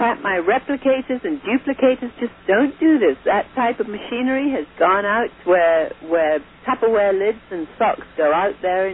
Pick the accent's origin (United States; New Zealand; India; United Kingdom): India; I remember when I was growing up in India, the milkman who only had a cow or two